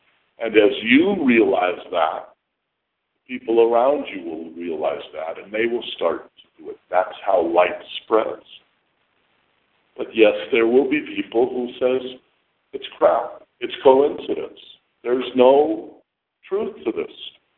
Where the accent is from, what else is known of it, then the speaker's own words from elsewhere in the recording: Los Angeles, California, United States; I was born in Los Angeles. One of the five natives in my kindergarten school.